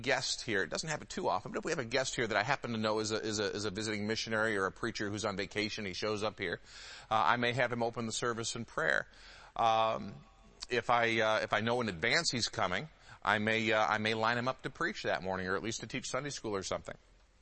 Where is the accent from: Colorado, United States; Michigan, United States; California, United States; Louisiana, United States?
Michigan, United States; Birmingham; I grew up in Birmingham, Michigan.